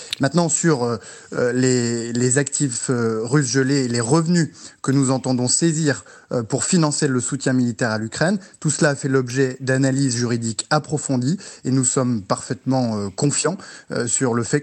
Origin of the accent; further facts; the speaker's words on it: France; nous sommes français, nous sommes européens